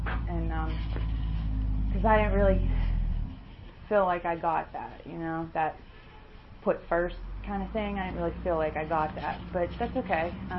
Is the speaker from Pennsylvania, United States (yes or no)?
yes; Altoona, Pennsylvania, United States; now in Newcastle, United States; So I moved to Newcastle. I'm from Altoona, which that's why I love this area, too. I grew up in Altoona.